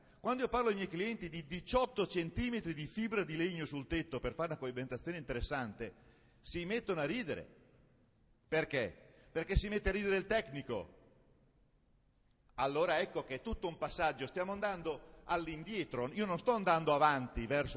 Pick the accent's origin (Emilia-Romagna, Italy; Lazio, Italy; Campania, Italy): Emilia-Romagna, Italy; Ferrara; io sono di Ferrara, siamo due passi, siamo cugini con la vostra provincia